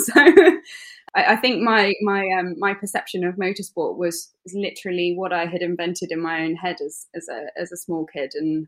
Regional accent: East Midlands, United Kingdom; weirdly growing up near Silverstone, I think I would still say that Brands Hatch is my favourite British circuit.

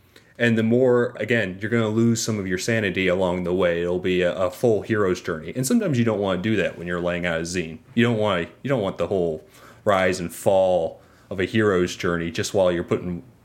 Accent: Ohio, United States; nowhere, Ohio, which you're from Cleveland, so maybe you know a little bit of this, but imagine...

